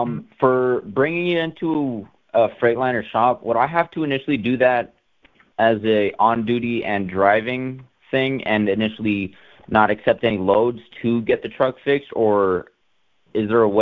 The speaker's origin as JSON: {"language": "English", "region": "Colorado", "country": "United States", "tie": "born or raised there", "said": "I mean, born and raised in Colorado, you kind of just deal with the cold"}